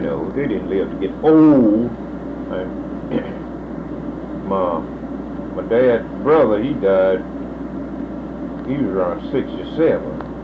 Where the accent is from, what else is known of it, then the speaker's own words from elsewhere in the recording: Birmingham, Alabama, United States; I come from Birmingham, and I come around the Mobile side